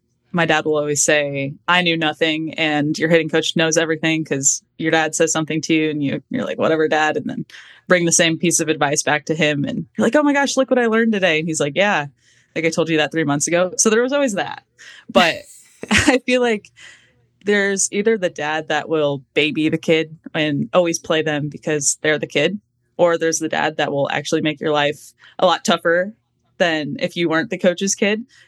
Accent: Midwest, United States; I mean, different, but probably the same. I feel like growing up in the Midwest it's fun because we have this such tight knit community.

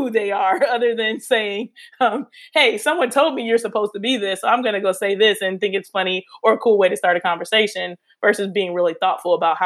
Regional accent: Pennsylvania, United States; Well, my dad is Trinidadian. My mom is Black from Detroit. I have dreads. And so people assume a lot that I'm from the Caribbean or from some part of Africa. So I say, you know, where are you from? I say Pennsylvania.

